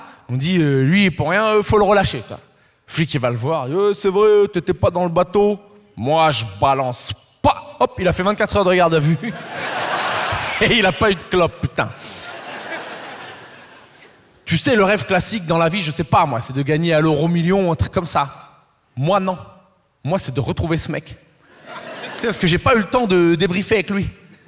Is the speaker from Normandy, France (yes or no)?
no; Poitiers, Nouvelle-Aquitaine, France; Savoir que moi, en plus, je viens de Poitiers.